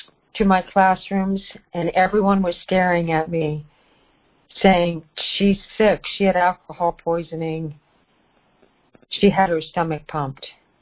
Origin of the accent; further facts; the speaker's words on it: New York City, New York, United States; I grew up in New York City and my mother was single, so she sent me to a beautiful boarding school